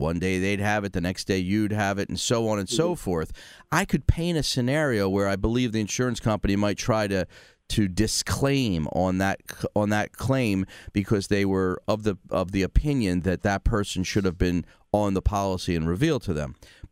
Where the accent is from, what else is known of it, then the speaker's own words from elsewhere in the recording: Pennsylvania, United States; I grew up in the Oxford Circle, so you're near and dear to my heart, dear.